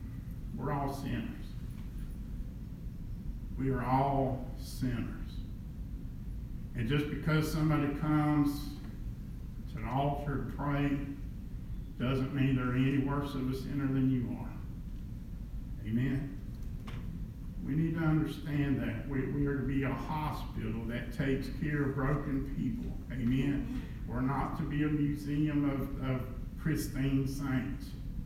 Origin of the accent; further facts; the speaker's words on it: United States; I'm an American, I have freedoms, I enjoy the freedoms I have